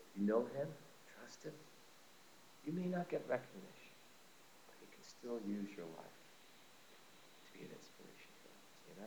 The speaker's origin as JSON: {"language": "English", "region": "New Jersey", "country": "United States", "tie": "born or raised there", "said": "I grew up in New Jersey. Nobody knows me."}